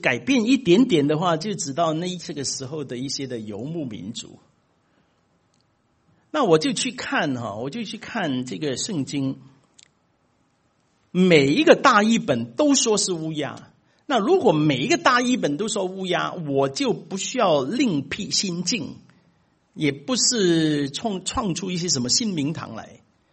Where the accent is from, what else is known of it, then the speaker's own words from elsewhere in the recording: China; 我们中国人呢，买东西呢有一些坏习惯的